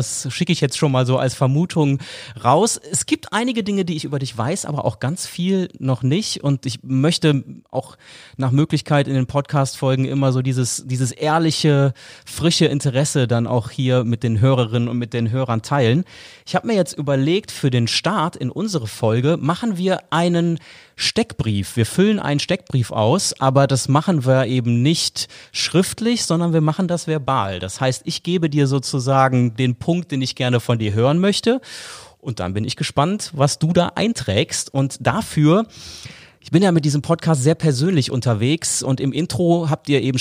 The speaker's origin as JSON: {"language": "German", "town": "Brühl", "region": "North Rhine-Westphalia", "country": "Germany", "tie": "born or raised there", "said": "die ich hier aus meiner Heimat Brühl kenne."}